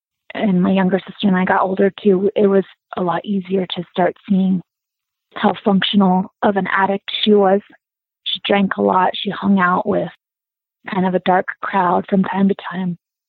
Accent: San Diego, California, United States; So I'm from San Diego. My mom was there her whole life.

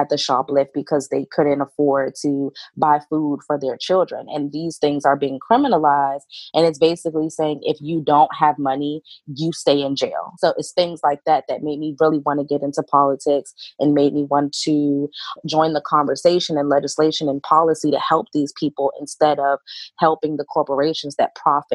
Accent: Maryland, United States; Yeah, so I grew up in Maryland all of my life. I've lived in District 5 pretty much all of my life since I was about 9 or 10 years old.

